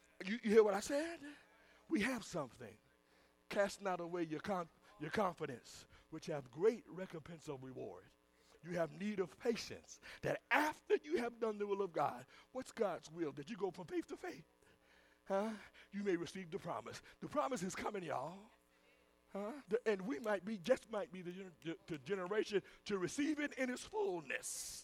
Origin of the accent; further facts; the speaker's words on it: Brooklyn, New York, United States; Y'all know I'm from Brooklyn, so sometimes it flashes in there sometimes.